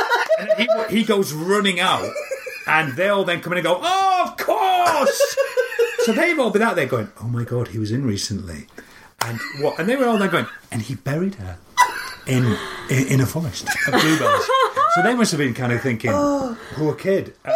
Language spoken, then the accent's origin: English; Barnsley, Yorkshire and the Humber, United Kingdom; now in London, United Kingdom; I was a kid from Barnsley, middle of nowhere. Came down to London